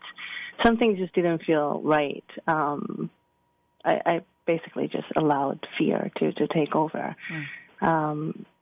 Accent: Israel; I want to write a collection that sort of reflects how I grew up in Israel

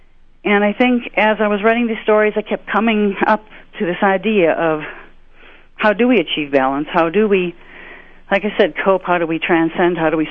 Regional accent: Midwest, United States; And I was born a Midwesterner. Actually, I was raised in the Midwest. But some part of me has always hearkened to the Northwest.

